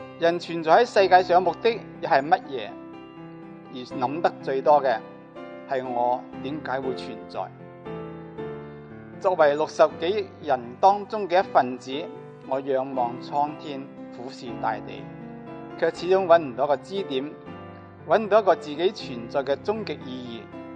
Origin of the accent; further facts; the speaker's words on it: Fuqing, Fujian, China; 我来自中国福建福清，在基督教家庭长大，母亲是教会的传道人